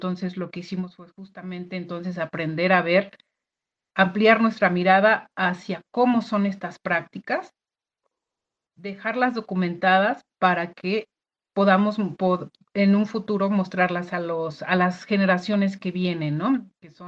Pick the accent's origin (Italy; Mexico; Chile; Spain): Mexico; Puebla; Es uno de los 68 pueblos originarios que se tienen en este país, en mi país